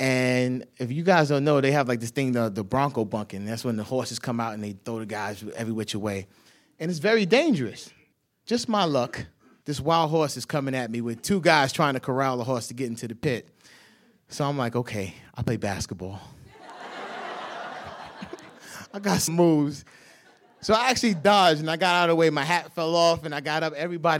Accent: New York, United States; because I'm the only guy from New York out there, and they knew I was from New York

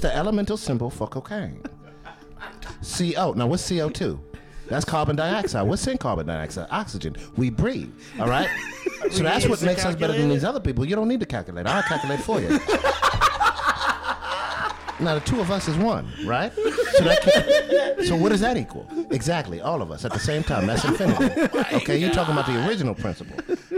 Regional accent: New York, United States; I grew up in New York. I went to NYU, all of that whole thing.

